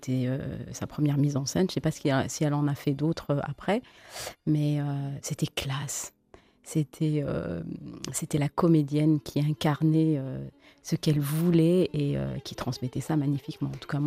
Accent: Algeria; Je suis algérienne.

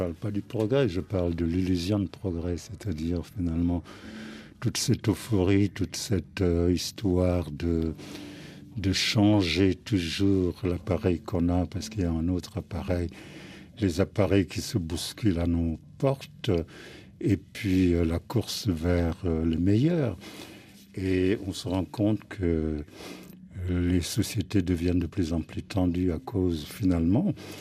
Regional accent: Dakar, Senegal; J'habitais dans un quartier, mais très africain, c'est-à-dire avec des petites maisons.

